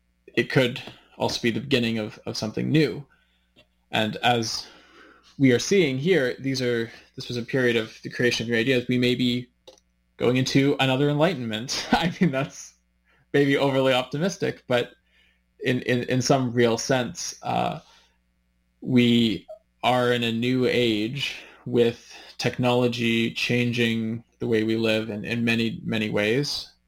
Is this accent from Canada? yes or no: yes; Canada; in my case as a Canadian